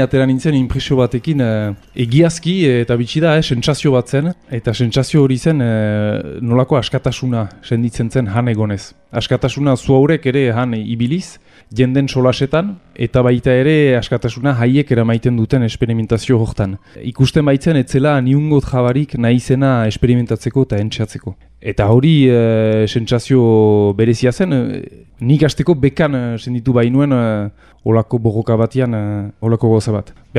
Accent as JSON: {"language": "Basque", "town": "Saint-Jean-le-Vieux", "region": "Nouvelle-Aquitaine", "country": "France", "lives_now": "Bayonne, France", "said": "jatorriz Garaztaga, Donazarre Herrikoa eta gero aspaldian Baionan bizi eta Baiona inguruan lan egiten."}